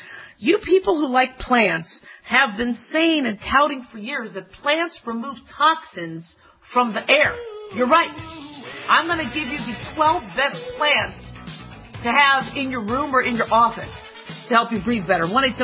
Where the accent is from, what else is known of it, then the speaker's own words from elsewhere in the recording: Las Vegas, Nevada, United States; because listen, I grew up in Las Vegas.